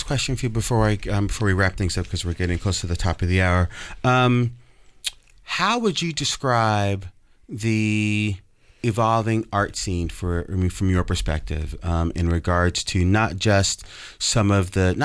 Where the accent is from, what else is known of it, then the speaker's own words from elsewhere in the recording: Brooklyn, New York, United States; now in Portland, United States; I grew up in Brooklyn, New York, so I had access to Manhattan and Soho and the art scene in the 70s as a young person.